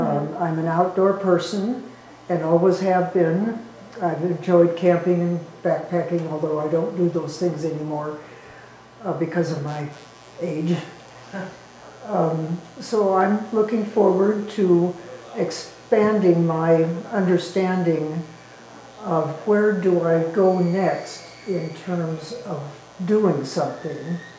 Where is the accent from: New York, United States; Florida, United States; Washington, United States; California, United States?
Washington, United States; Seattle; I'm from West Seattle, which is Duwamish land.